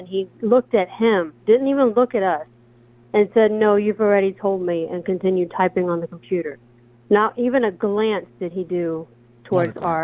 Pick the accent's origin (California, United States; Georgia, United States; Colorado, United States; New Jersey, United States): Georgia, United States; You know, because we're from Georgia, we're out of state, and we were there to visit family for the holiday.